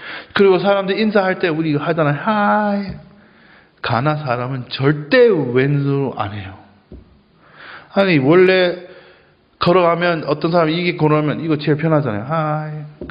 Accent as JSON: {"language": "Korean", "country": "United States", "second_language": "Korean", "lives_now": "South Korea", "said": "여러분 저는 미국 사람이에요."}